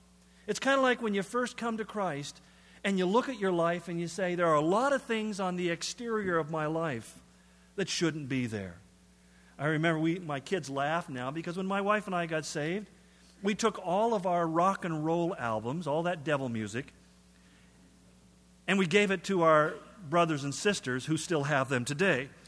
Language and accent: English; California, United States; now in Spokane, United States; When I came to Spokane, being a Californian, I heard a phrase that I didn't hear much in California